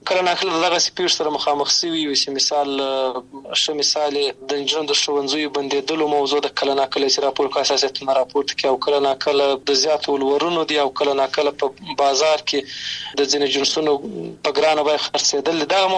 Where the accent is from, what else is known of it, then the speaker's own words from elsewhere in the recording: Afghanistan; د یو افغان په توګه دی یو ځوان او مسلمان په توګه